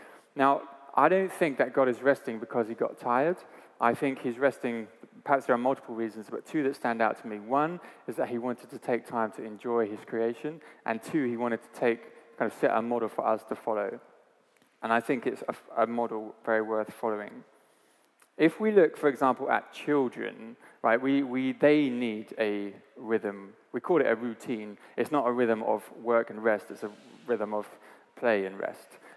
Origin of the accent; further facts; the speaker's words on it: Brighton, South East England, United Kingdom; I grew up in Brighton.